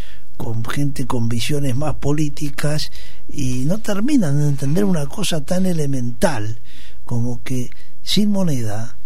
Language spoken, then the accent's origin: Spanish; Buenos Aires, Argentina; soy porteño, me gusta recorrer los cafés de Buenos Aires